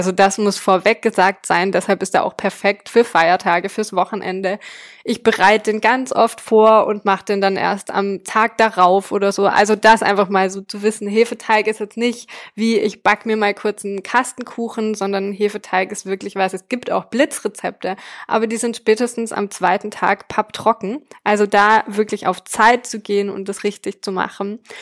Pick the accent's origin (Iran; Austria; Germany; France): France; ich bin ja in Frankreich aufgewachsen